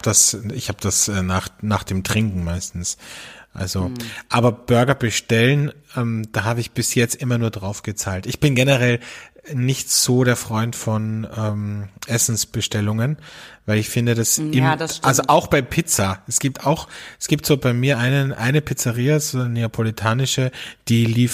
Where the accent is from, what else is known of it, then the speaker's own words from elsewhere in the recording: Austria; wie man bei uns in Österreich sagt